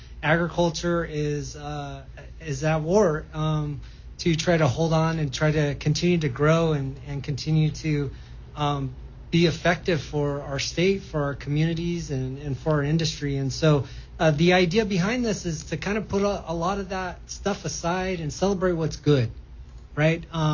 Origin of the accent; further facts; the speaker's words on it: Sanger, California, United States; Yeah, born and raised in the Central Valley in Sanger, California. So go Apaches. Grown up in the valley around farming, the farming community.